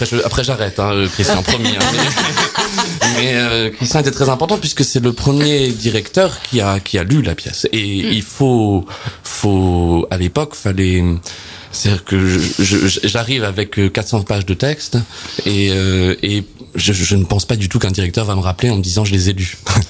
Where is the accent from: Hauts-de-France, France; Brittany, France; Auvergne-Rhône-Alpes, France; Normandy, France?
Normandy, France; Évreux; je suis né à Évreux, j'ai grandi dans ce théâtre d'Évreux toute mon enfance